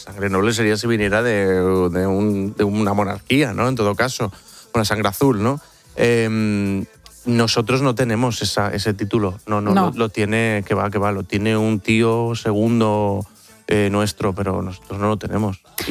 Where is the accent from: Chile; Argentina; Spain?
Spain; Malaga, Andalusia; Y al Málaga lo apoyo porque todo lo que sea de mi tierra lo apoyo, todo lo que sea Andalucía lo apoyo, todo lo que sea de Málaga lo apoyo, todo lo que sea de España lo apoyo